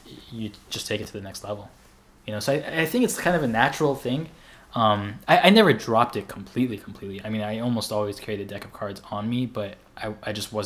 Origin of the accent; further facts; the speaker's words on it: Colorado, United States; also born or lived in North Carolina; I'm from Colorado originally. And then my family ended up moving out to North Carolina later on. But I grew up mainly in Colorado.